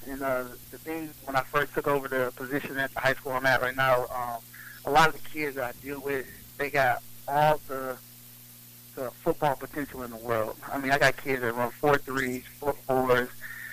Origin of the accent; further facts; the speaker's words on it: Washington, United States; I mean, another guy idolized growing up in Washington, so being in the same locker room with him.